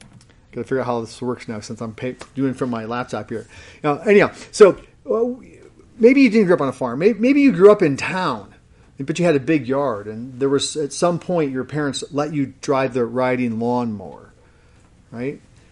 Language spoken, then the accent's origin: English; New York, United States; You know, as many of you knew, I grew up in Western New York. Now, I have been places before. When you say you're from New York, people automatically think New York City.